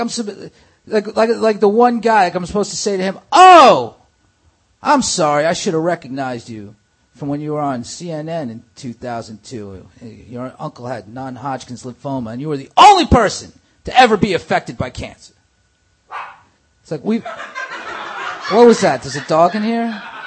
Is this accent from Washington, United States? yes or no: no; Staten Island, New York, United States; I grew up on Staten Island. I learned at an early age to be ashamed.